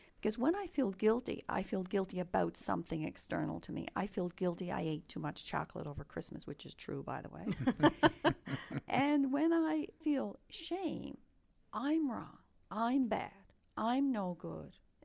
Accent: Newfoundland and Labrador, Canada; I grew up in Newfoundland.

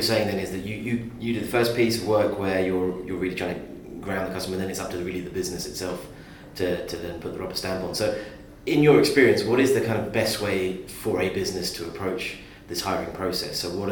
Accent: United Kingdom; I'm British myself

